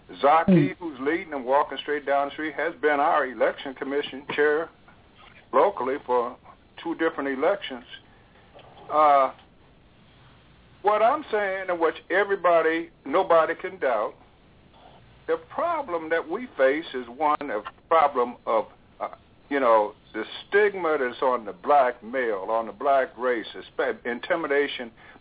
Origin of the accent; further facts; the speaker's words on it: St. Louis, Missouri, United States; born there; I'm 70 years old. I was born here in St. Louis, 1944.